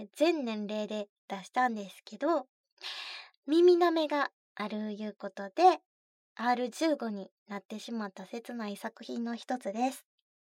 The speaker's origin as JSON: {"language": "Japanese", "region": "Kansai", "country": "Japan", "accent": "Kansai", "said": "普段はね、関西弁で喋ってるんですけど、"}